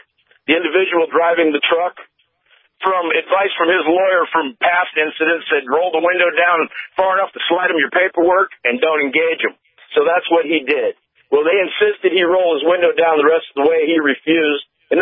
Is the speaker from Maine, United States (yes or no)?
yes; Maine, United States; also born or lived in Oregon; now in North Dakota, United States; You know, I grew up in Maine, and I've dealt with them there. I spent several years in Oregon. I dealt with them there. And unfortunately, within a year of being here in North Dakota